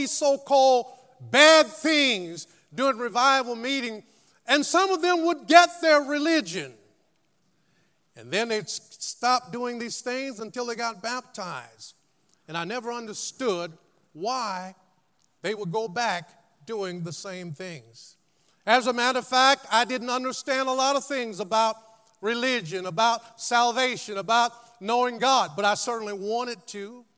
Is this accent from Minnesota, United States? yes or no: no; Tallahassee, Florida, United States; I grew up in Tallahassee, Florida. I grew up back in the day when we used to have revival meetings in the summertime.